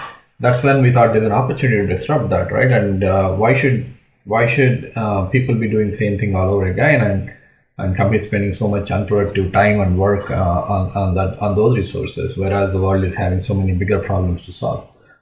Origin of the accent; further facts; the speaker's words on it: Hyderabad, Telangana, India; English is a second language; also born or lived in United States / Europe; I'm from a place called Hyderabad in India, basically. And been all around the world, been in the US, been in the India, been in Europe during my 15 years of career.